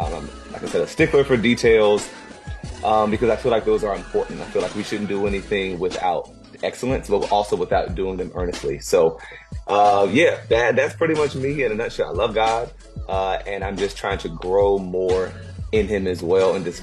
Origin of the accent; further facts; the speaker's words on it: Hampton, Virginia, United States; also born or lived in New Paltz; now in Richmond, United States; So I was born in New Paltz, Virginia, and then around 4, I moved to Hampton. And I stayed in Hampton until I went to college at VCU in Richmond, Virginia, and I'm still here now.